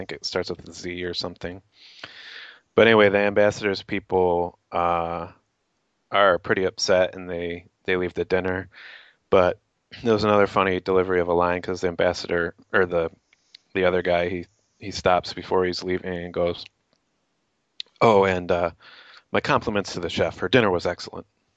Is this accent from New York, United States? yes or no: yes; New York, United States; It was funny for me watching it because growing up near Niagara Falls, there's one of the attractions at the falls on the American side is a thing called the Cave of the Winds.